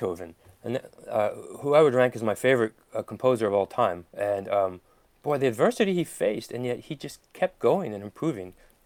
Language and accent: English; Philadelphia, Pennsylvania, United States; But, I grew up in Philadelphia. I love it there.